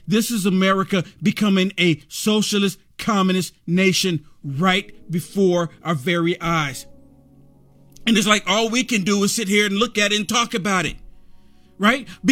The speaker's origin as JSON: {"language": "English", "country": "United States", "said": "I am a nationalist. I'm American right now."}